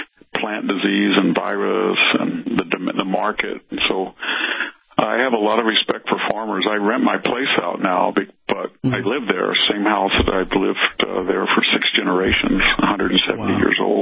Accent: Fresno, California, United States; they're being bused to places like my hometown in Fresno.

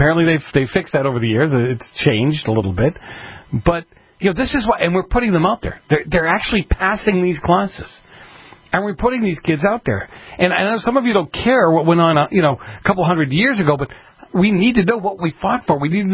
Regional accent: Boston, Massachusetts, United States; I grew up in Boston. I actually grew up two blocks from the Old North Church.

